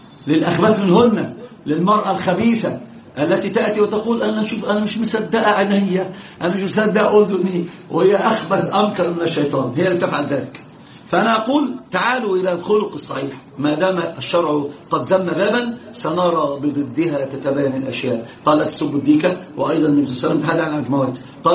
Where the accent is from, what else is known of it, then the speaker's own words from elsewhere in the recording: Egypt; إيش هم قالوا عندنا في مصر؟